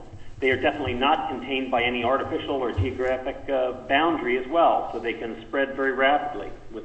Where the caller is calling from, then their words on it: Anchorage, Alaska, United States; I'm the state veterinarian for Alaska, and I'm calling in from Anchorage.